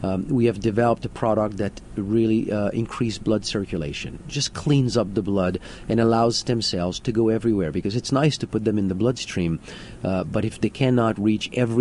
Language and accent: English; Canada; I'm from Canada